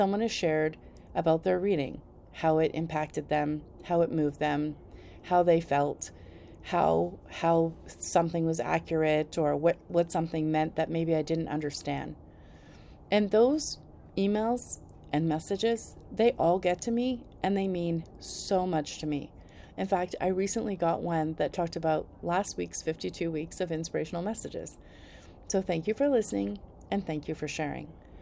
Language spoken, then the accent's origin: English; Parksville, British Columbia, Canada; because I grew up in Parksville in Victoria on Vancouver Island, so it's not very far away